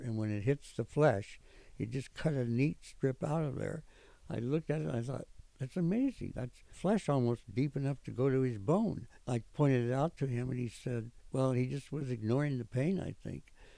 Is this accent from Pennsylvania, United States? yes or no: no; Iowa, United States; I don't know what the hell the password is, but I'm from Iowa